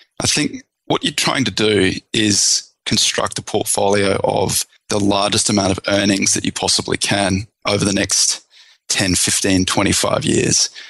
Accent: Australia; I'm Australian originally. I'd be concentrated into Australia.

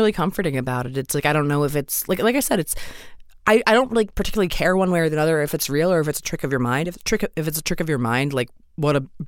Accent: Maryland, United States; Yeah, I'm from Maryland originally, and I was in band.

